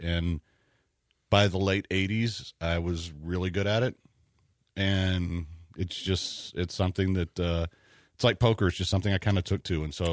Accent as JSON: {"language": "English", "town": "La Marque", "region": "Texas", "country": "United States", "tie": "born or raised there", "said": "We grew up in Lamarck, which basically it was not a great place to grow up."}